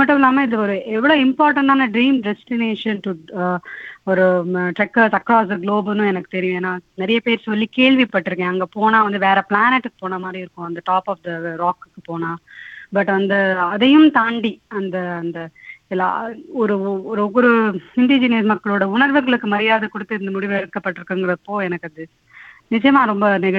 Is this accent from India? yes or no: yes; Chennai, Tamil Nadu, India; நான் சென்னையில் பிறந்து வளர்ந்துருக்கேன்